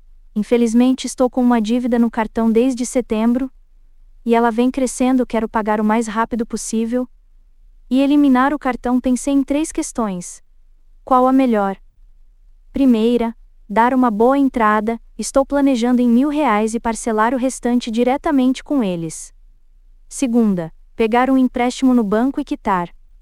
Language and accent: Portuguese; São Paulo, Brazil; sou do interior de São Paulo.